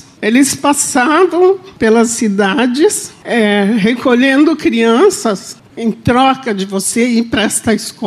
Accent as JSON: {"language": "Portuguese", "region": "Paraná", "country": "Brazil", "said": "Eu sou de uma região do sul do Paraná, lá do mato."}